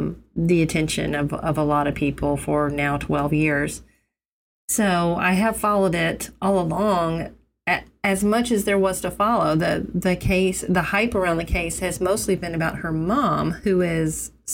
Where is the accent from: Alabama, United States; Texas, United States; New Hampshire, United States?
Alabama, United States; Birmingham; I explained that I'm also from Birmingham